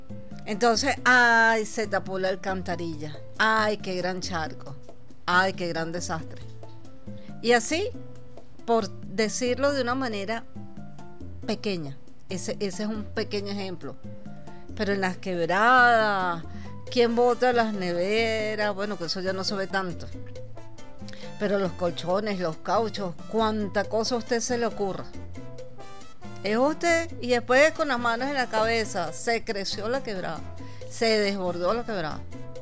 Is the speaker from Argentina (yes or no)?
no; Venezuela; Así somos los venezolanos.